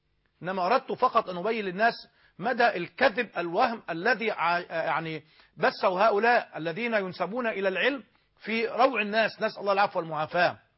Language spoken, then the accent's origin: Arabic; Egypt